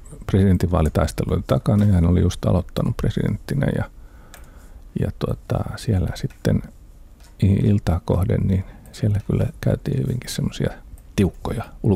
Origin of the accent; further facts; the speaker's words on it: Central Finland, Finland; Kyllä mä varmaan olen keskisuomalainen, koska tavallaan niin pitkälle kuin meidän sukua on tutkittu tai löytyy kirkonkirjoja, niin suku on asunut hyvin sekä äidin suku että isän suku hyvinkin